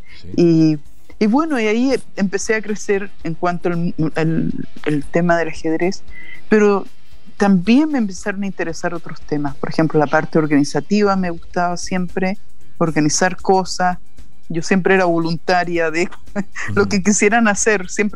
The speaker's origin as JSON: {"language": "Spanish", "town": "Santiago", "region": "Santiago Metropolitan Region", "country": "Chile", "tie": "born or raised there", "said": "Pero yo crecí en Santiago."}